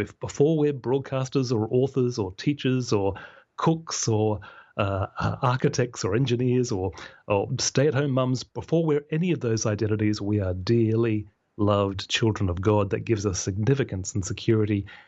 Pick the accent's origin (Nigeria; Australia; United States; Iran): Australia; more and more in my home country, Australia.